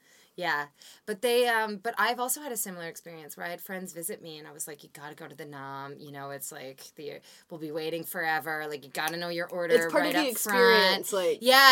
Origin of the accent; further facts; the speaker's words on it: Vancouver, British Columbia, Canada; I grew up in Vancouver, right?